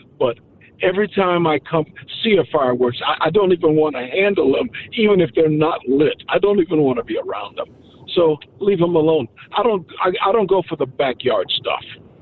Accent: Cleveland, Ohio, United States; I quit when I was about 12 years old because when I was growing up in Cleveland, we would set up fireworks off inside a bottle.

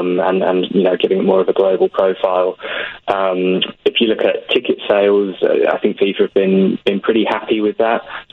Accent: United Kingdom; I'm a Brit

